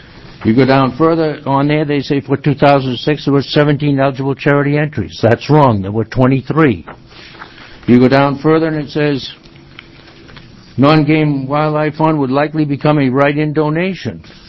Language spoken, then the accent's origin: English; Salem, Oregon, United States; Myself, I'm from Salem.